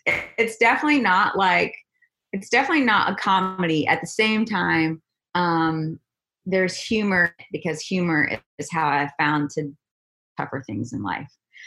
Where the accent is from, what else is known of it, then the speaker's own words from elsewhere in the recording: the South, United States; I was raised in the South and just best foot forward, smile on your face, like everything's fine, honey.